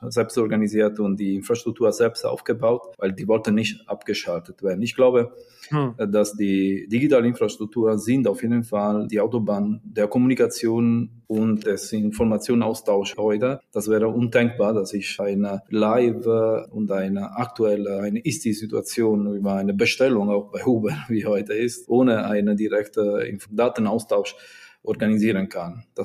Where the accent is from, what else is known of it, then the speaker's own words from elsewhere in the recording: Italy; German is a second language; moved away; ich bin in ein anderes Land als Italiener. Ich bin hier.